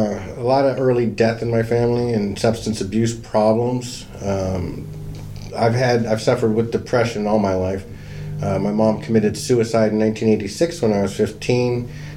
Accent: California, United States; I grew up in Southern California.

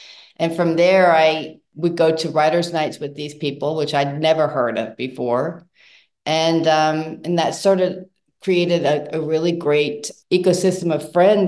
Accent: Smithtown, New York, United States; But I think having grown up on Long Island, and this is back in the 70s

